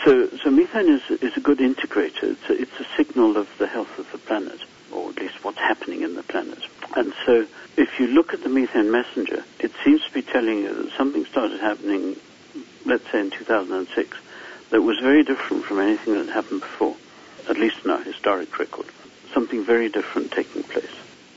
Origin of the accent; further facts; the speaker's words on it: Harare, Zimbabwe; For example, my hometown in Harare in Zimbabwe, there's a landfill there that's quite frequently on fire, making lots of air pollution.